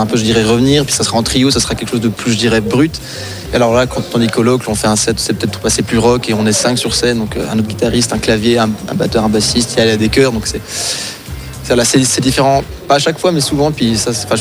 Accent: Brittany, France; now in Switzerland; je ne suis pas du Locle, moi, je suis breton à la base, mais du coup, je vis au Val-de-Ruz depuis quand même très longtemps

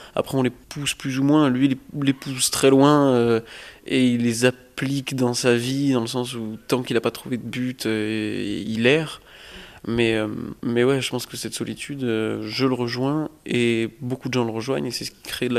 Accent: La Ciotat, Provence-Alpes-Côte d'Azur, France; also born or lived in Paris suburbs; je suis né en banlieue parisienne, j'ai un peu grandi en banlieue parisienne, mais oui, j'ai fait toute mon adolescence et une partie de mon enfance à la Ciotat.

